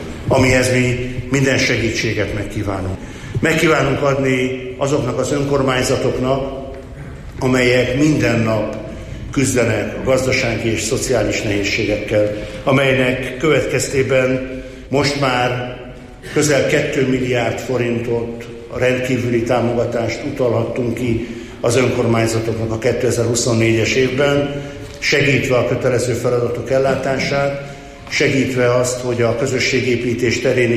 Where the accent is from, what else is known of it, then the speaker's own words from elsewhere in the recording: Veszprém, Veszprém County, Hungary; Mondom ezt én veszprémiként, ahol a mondulatot kinyomtatták annak idején.